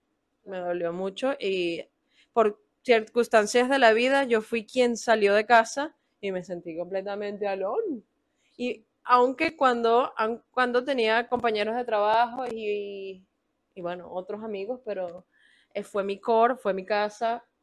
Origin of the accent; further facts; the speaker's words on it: Venezuela; moved away; vengo de Venezuela, del Caribe, y emigré con unos amigos, de hecho, literalmente de la mano con unos panas. Emigré porque la situación de mi país está, y estará, y estuvo muy mal.